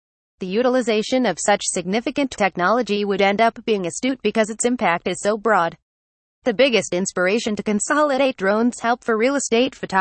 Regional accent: New South Wales, Australia; from New South Wales and Australia.

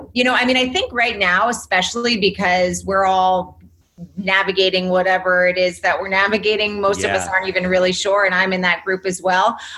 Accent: Illinois, United States; born there; I was born in Illinois.

